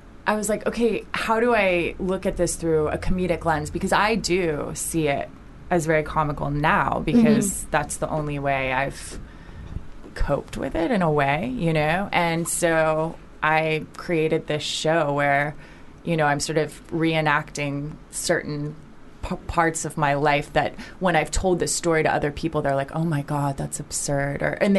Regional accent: Orlando, Florida, United States; now in Los Angeles, United States; I'm from Florida originally, but I live in LA.

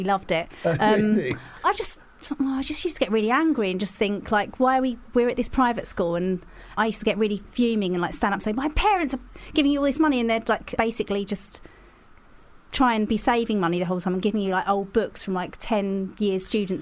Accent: Leigh-on-Sea, East of England, United Kingdom; I'm from Leigh-on-Sea in Essex.

